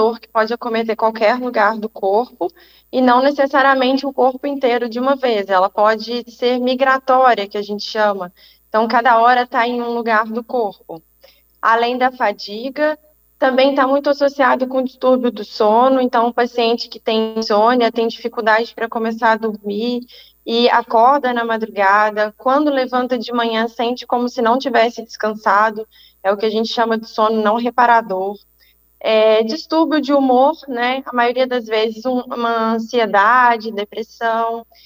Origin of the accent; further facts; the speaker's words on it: Minas Gerais, Brazil; now in Blumenau, Brazil; Sim. Moro em Blumenau também. Eu sou de Minas Gerais, formei lá na Universidade Federal de Juiz de Fora. Lá eu fiz reumatologia também. E há 2 anos e meio estou aqui em Blumenau, adorando a região.